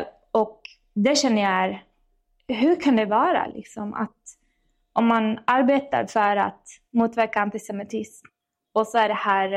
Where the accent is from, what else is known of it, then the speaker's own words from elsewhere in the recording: Sweden; moved away as an adult; hur jag växte upp i Sverige